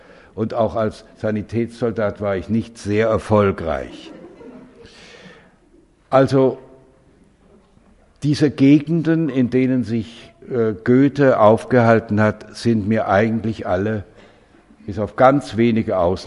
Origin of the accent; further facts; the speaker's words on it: Switzerland; dreimal in der Schweiz, also in meinem Heimatland.